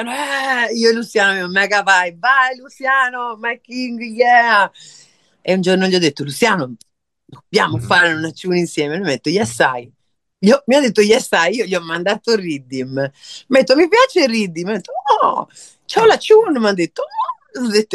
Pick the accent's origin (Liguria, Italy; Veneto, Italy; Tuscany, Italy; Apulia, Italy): Veneto, Italy; Venice; Io sono originaria di Venezia e, come sai, Venezia ha una grande tradizione